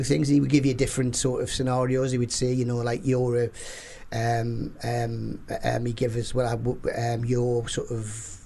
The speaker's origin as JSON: {"language": "English", "region": "North East England", "country": "United Kingdom", "accent": "Geordie", "said": "I'm Geordie."}